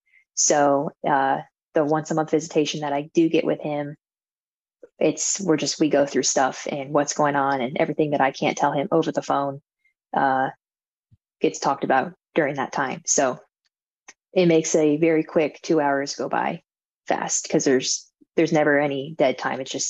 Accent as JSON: {"language": "English", "region": "Arizona", "country": "United States", "said": "I'm from Arizona, where Mike was located is my hometown."}